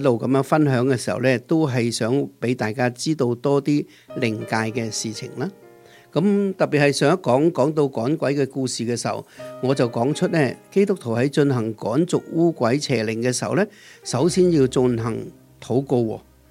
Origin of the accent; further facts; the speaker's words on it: China; 我们中国人有一句这样的讲法